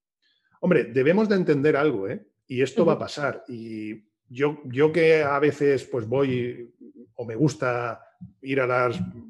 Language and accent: Spanish; Torrevieja, Valencian Community, Spain; now in Valencia, Spain; Yo estudié en Alicante. Pues yo soy de Torrevieja, de Alicante, aunque vivo aquí en Valencia porque mi mujer es de aquí.